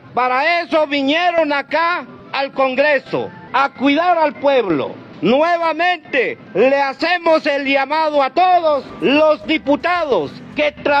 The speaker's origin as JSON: {"language": "Spanish", "town": "Chichicastenango", "region": "Quiché", "country": "Guatemala", "said": "Nosotros somos de Chichicastenango"}